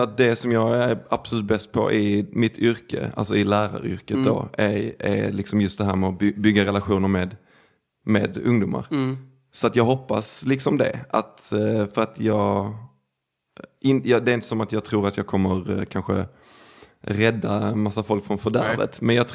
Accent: Skåne, Sweden; där det fortfarande är precis som det var när jag växte upp utanför Lund

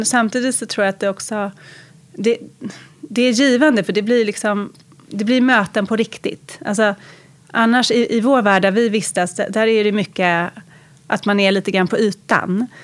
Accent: Lidingö, Stockholm County, Sweden; Jag växte upp på Lidingö. Och där är ju en ganska skyddad verkstad, kan man säga. Men jag har en väldigt musikalisk familj, så att jag gick på Adolf Fredrik

